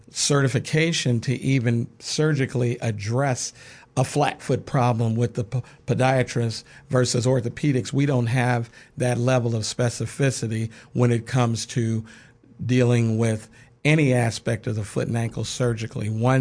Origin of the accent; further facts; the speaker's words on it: Midwest, United States; I'm from the Midwest, and as one ages up there, sometimes there's an attitude where it's just packed in.